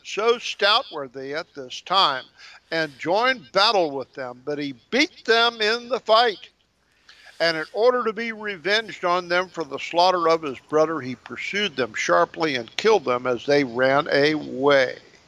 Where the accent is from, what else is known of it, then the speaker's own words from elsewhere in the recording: United States; I grew up in America before expressways.